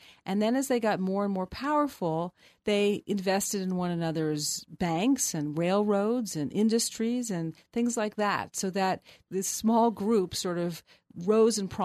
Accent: San Francisco, California, United States; I grew up in San Francisco. I always had this image of Los Angeles as this metropolis

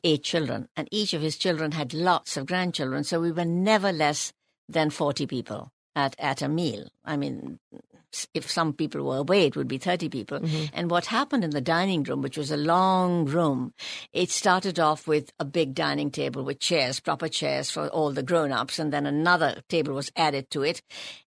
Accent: Delhi, India; because I was born when India was a colony. And then I lived through the time when India became independent.

